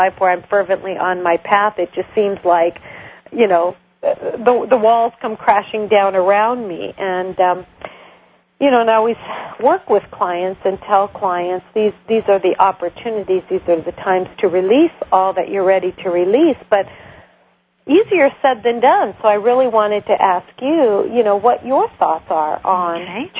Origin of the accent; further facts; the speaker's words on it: United States; as an American, I have the opportunity to hop in my car and run to the grocery store